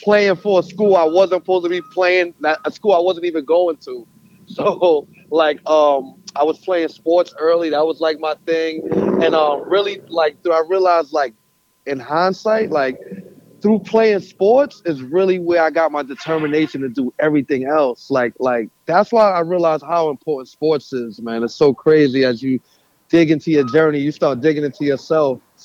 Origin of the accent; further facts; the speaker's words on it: Queensbridge, New York, United States; So basically, I grew up in Queensbridge, New York.